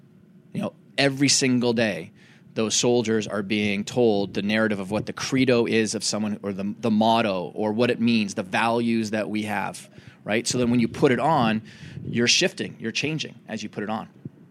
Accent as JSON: {"language": "English", "country": "Canada", "tie": "born or raised there", "said": "where I grew up in Canada, rich Native American history where I grew up."}